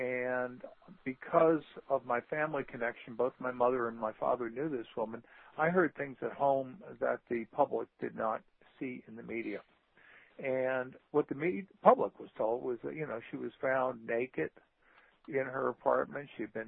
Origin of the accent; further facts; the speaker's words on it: New Orleans, Louisiana, United States; Well, I'm from New Orleans originally